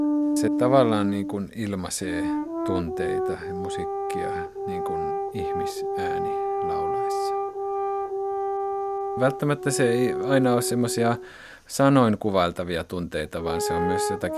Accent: Kajaani, Kainuu, Finland; niin kuin minä kasvoin Kajaanissa

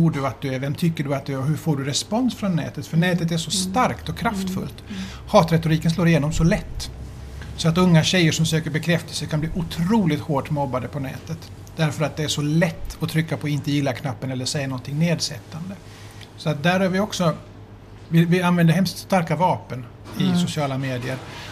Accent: Sweden; fast jag är ju inte svensk. Utan jag är Sverigefinländare.

